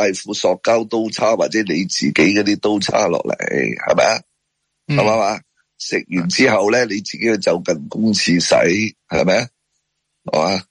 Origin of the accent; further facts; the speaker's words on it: Hong Kong; 是因为我们香港的气候特别的很炎热，所以很炎热呢我们香港人呢在街上很走呢